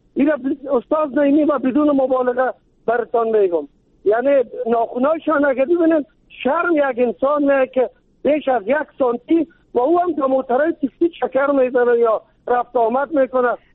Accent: Kabul, Afghanistan

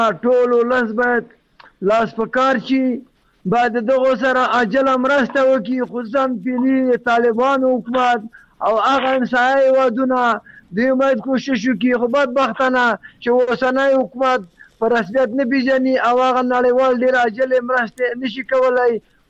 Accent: Logar, Afghanistan; نه، زه خپله د لوګر د ولایت یم

